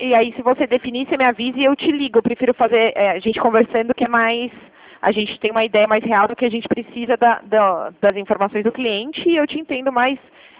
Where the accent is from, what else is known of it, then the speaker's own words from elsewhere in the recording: São Paulo, Brazil; Eu sou de São Paulo, mas eu trabalho na unidade de Limeira também, tá?